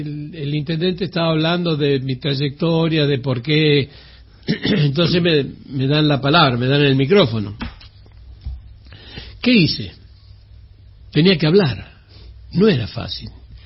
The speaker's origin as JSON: {"language": "Spanish", "town": "San Francisco", "region": "Córdoba", "country": "Argentina", "said": "San Francisco a mí me apoyó siempre. O sea, yo he sido profeta en mi tierra."}